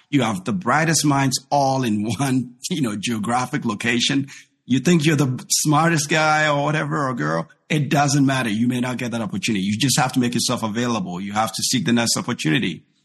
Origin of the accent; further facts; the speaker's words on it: Ghana; I'm from Ghana.